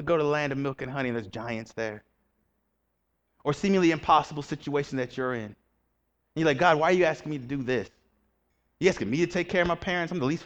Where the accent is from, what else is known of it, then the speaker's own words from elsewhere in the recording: Atlanta, Georgia, United States; Because I come from the Bible Belt. I come from Atlanta, Georgia. So everybody kind of has this church culture.